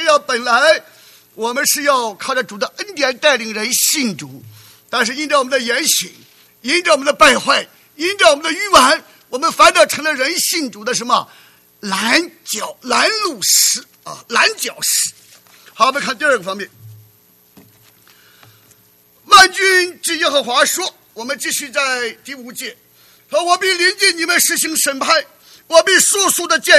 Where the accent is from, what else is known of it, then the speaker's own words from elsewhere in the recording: China; 那我们中国人往往讲，天堂近了，赶紧进天堂吧。